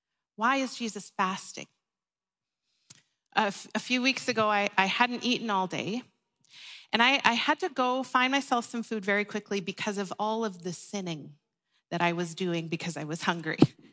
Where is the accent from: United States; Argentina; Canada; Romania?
Canada; I can make Canadian jokes now because I'm a Canadian